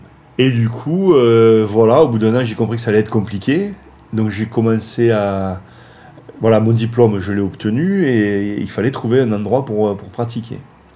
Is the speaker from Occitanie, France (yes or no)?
yes; Saint-Jean-d'Alcapiès, Occitanie, France; moi j'ai grandi dans l'Aveyron